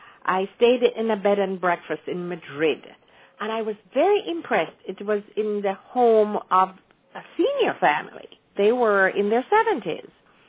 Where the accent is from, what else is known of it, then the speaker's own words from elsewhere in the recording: Jamaica; the period that I grew up in Jamaica